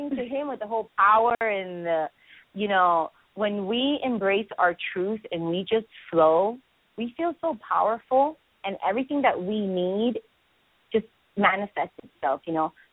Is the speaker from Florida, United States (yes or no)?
no; Boston, Massachusetts, United States; And as a little girl growing up in Boston and the big Irish festival, I always dreamt of going to the big, big one